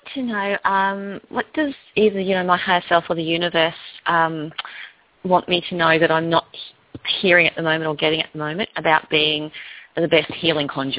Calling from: Australia; Hi. I'm in Australia. It's actually Thursday here, just before lunchtime.

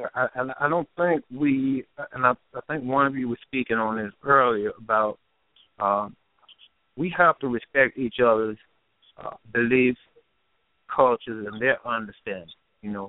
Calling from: Montgomery, Alabama, United States; And I'm calling from Montgomery, Alabama.

